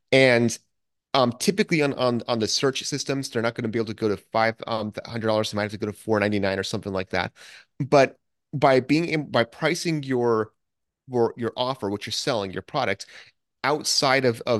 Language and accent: English; United States; I, as an American coming there, I really had no idea how to determine if that price was a good price or not.